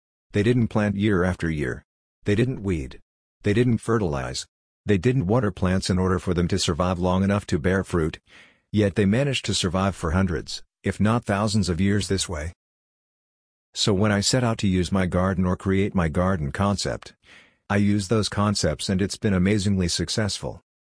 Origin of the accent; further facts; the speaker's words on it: New Hampshire, United States; I grew up in New Hampshire, so I had to live through New Hampshire winters